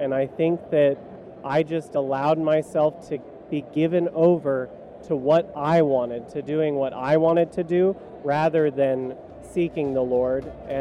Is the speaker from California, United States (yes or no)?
yes; California, United States; I grew up in California, actually. So I grew up in a church that preached the word, but also just all the culture around me was very secular